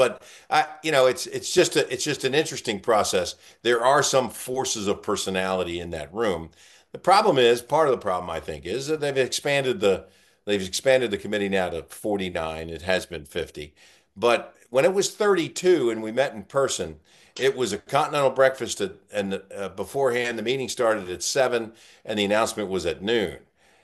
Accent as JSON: {"language": "English", "town": "Baltimore", "region": "Maryland", "country": "United States", "tie": "born or raised there", "said": "growing up in Baltimore, I walk in and John Stedman's there."}